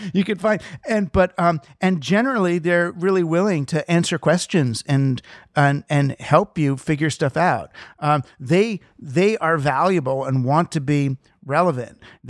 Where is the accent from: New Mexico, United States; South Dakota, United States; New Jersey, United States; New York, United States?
New York, United States; I'm just one of those people who, 'cause I'm from New York, you know, I'm a stoop person.